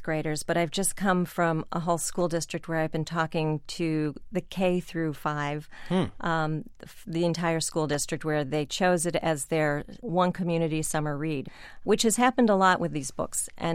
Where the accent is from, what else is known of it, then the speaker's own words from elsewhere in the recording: Chicago, Illinois, United States; I grew up in Chicago, and the Art Institute was my home museum.